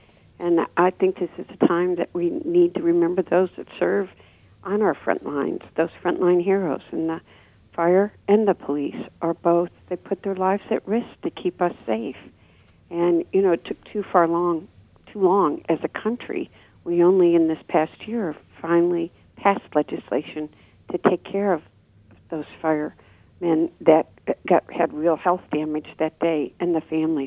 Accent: Dearborn, Michigan, United States; my hometown, Dearborn, knew they were part of the community

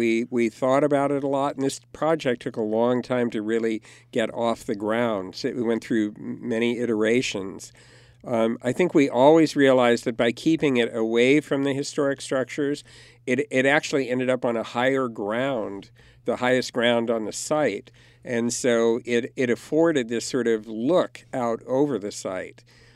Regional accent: California, United States; now in Hudson Valley, United States; I grew up in California, but I really view this as my home.

